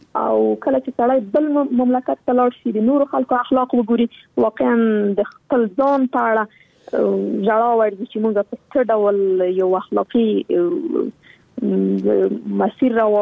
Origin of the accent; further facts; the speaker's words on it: Afghanistan; زه خو شخصا په جګړه کې پیدا شوی یم، دا د جګړه کې رالویه شولم